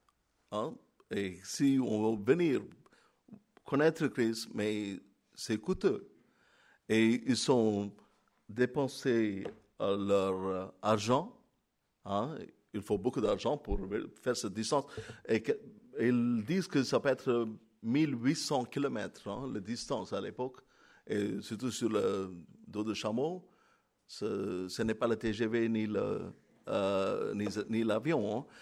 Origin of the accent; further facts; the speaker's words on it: India; je suis chrétien, mais je suis indien, je suis de l'Inde.